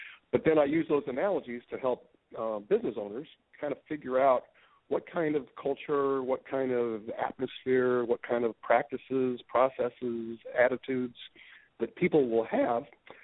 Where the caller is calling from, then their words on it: Portland, Oregon, United States; I'm in Portland today, Portland, Oregon.